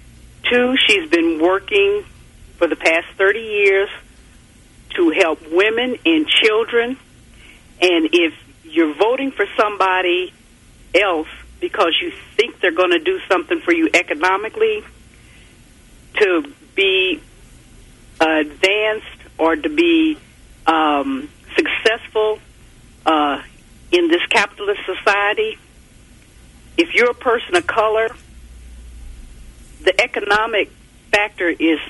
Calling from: United States; I'm calling from Wyandotte County.

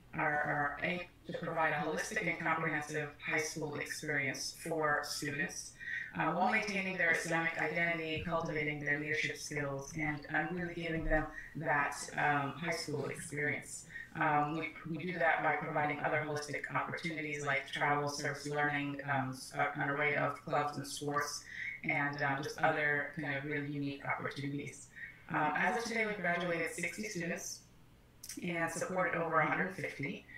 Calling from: Ann Arbor, Michigan, United States; and I'm currently calling from Ann Arbor, Michigan.

